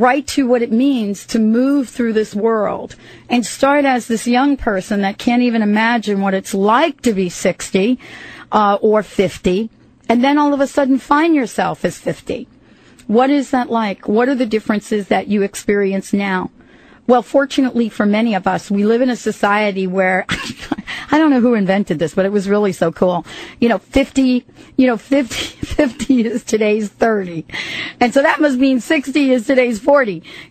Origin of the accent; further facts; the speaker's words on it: New York City, New York, United States; also born or lived in New Jersey; And as I grew up in New York City and Jersey, of course, I got to be up close and personal with Kathy Lee on a regular basis.